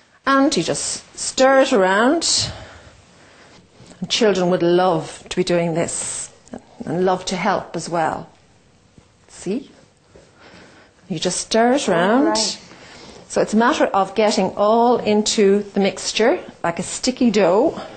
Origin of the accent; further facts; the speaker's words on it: Dublin, Leinster, Ireland; And I am from Dublin, Ireland